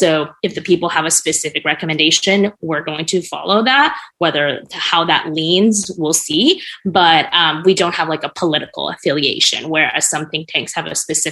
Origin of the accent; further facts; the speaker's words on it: United States; I'm Chinese American, I'm first gen, and it was always about stability.